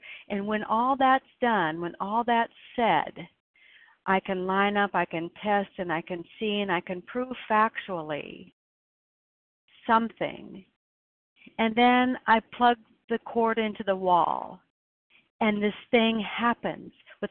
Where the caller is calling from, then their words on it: Oregon, United States; I'm calling in from Oregon.